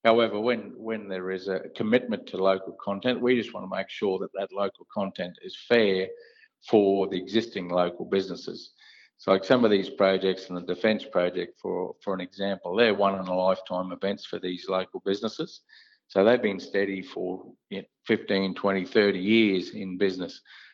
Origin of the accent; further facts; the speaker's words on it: Queensland, Australia; born there; I'm glad I was born here in Australia and especially Queensland.